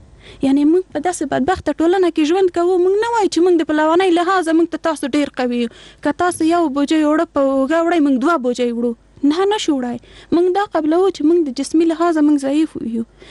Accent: Afghanistan

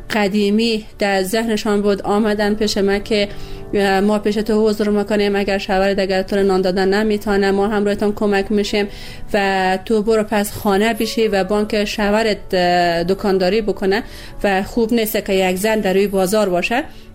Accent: Bamyan, Afghanistan; از کابل بعد از تقریبا 7 یا 8 ماهی که من اونجا زندگی کردم آمدم به ولایت خودم به بامیان.

